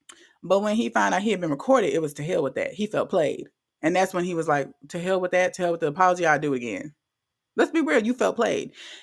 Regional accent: Louisiana, United States; he's from Louisiana, I'm from Louisiana.

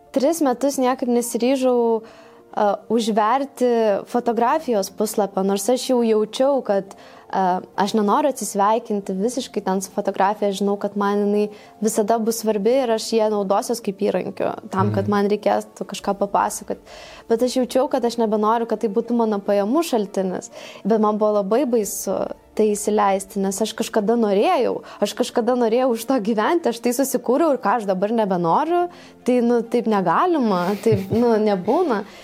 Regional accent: Šventoji, Klaipėda County, Lithuania; aš esu iš mažo miestelio kilusi, užaugau Šventojoj, kur vasara ten aišku yra sostinė, kur visi suvažiuoja, bet rudenį, žiemą iš viso nėra ką veikti

